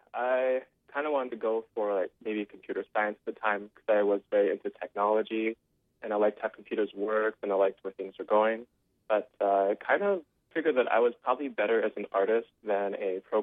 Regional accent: Arvilla, North Dakota, United States; I grew up in a town called Arvilla, North Dakota. It's a little bit west of Grand Forks, a small town.

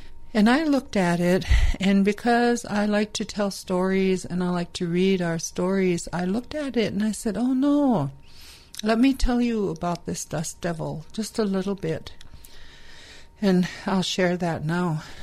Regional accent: Cass Lake, Minnesota, United States; Now, I was born in the Mission area out north of Lake Andrusia in 1952. But we moved there from there when I was 6 months old. And we moved into town, into the south of the railroad tracks on the southeast end of Cass Lake

